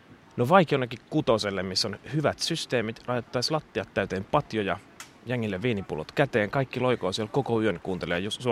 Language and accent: Finnish; Sipoo, Uusimaa, Finland; Mä oon siis Sipoosta lähtöisin